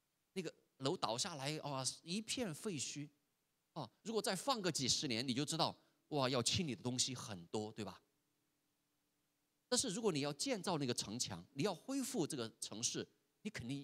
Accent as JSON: {"language": "Chinese", "region": "Chongqing", "country": "China", "tie": "born or raised there", "said": "因为我重庆人嘛，山区长大"}